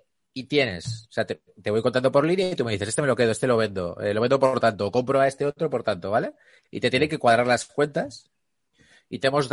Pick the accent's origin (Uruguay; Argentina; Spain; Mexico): Spain; nosotros como buenos españoles